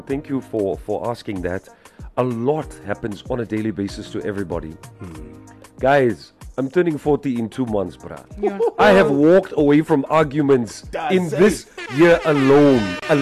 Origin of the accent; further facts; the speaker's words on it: Namalokasi, Central Division, Fiji; I was like, but I was raised in Namalokasi, around the hall.